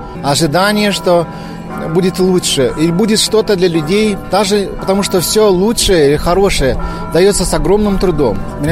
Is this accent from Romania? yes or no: no; Orhei, Orhei District, Moldova; born there; Da, eu m-am născut la Orhei, я родился в Орхейском районе. Да, я молдаванин, который учился в России.